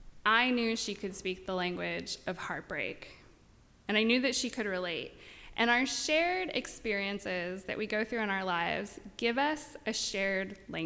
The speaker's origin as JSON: {"language": "English", "region": "California", "country": "United States", "moved": "as an adult", "said": "I'm from California. I came out here last July, perfect time to move in the middle of the summer."}